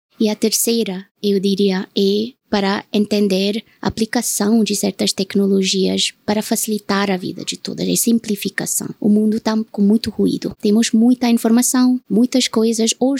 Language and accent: Portuguese; India; sou indiana, temos que ter uma mantra